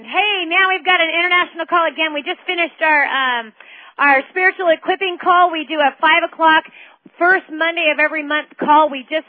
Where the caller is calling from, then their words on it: California, United States; It's now 7 o'clock Pacific Standard Time over here. I'm calling you from Northern California.